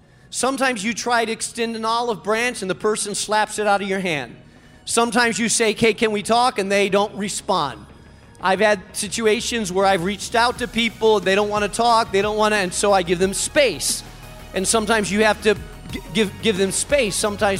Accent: Spain; English is a second language; I grew up in Spain and lived in a village of 200 people.

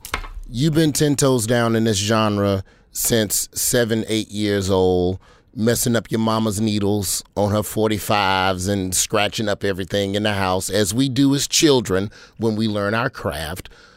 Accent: the South, United States; And so, you know, being a Southerner, this was not something that had permeated its way, at least not as a 16, 17 year old, you know, in 96.

